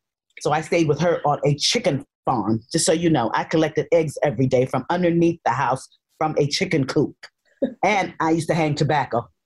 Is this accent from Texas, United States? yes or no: no; Harlem, New York, United States; So when I got to Harlem, I'm from Harlem, but I'm not of it.